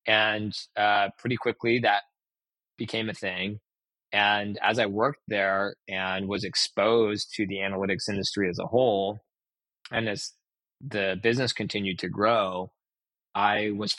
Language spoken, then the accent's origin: English; Portland, Oregon, United States; And I think growing up in Portland, Oregon, and going to college in Oregon, you're generally speaking going to know people.